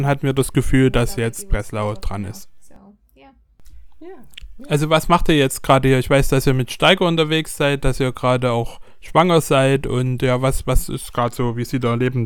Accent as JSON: {"language": "German", "region": "Minnesota", "country": "United States", "tie": "born or raised there", "second_language": "German", "moved": "as an adult", "said": "Also ich komme aus Minnesota und ich bin hierher gezogen wegen Eunika."}